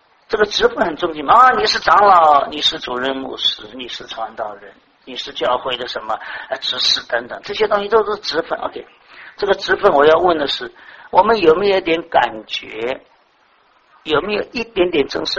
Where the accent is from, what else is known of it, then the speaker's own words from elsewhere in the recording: Shanghai, China; 就像我们上海人讲的空心大老官